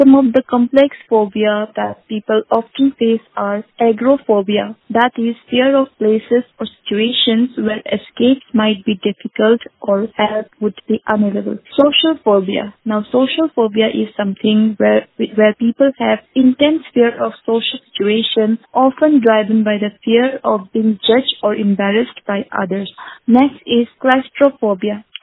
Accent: Rajasthan, India; I am a teacher from Rajasthan.

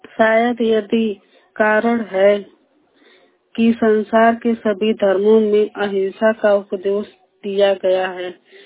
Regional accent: Azamgarh, Uttar Pradesh, India; मैं आजमगढ़ से हूँ

